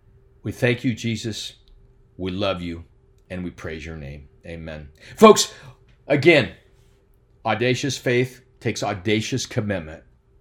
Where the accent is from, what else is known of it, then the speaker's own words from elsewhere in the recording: Oskaloosa, Iowa, United States; also born or lived in Des Moines; I had been born and raised in Oskaloosa, Iowa. I lived here with the exception of my first 7 years in Des Moines, Iowa with my parents